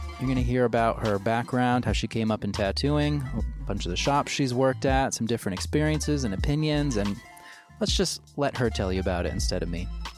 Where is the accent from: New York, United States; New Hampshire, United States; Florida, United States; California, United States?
New Hampshire, United States; Portsmouth; I'm a tattooer from Portsmouth, New Hampshire, or as the locals say, New Hampshire.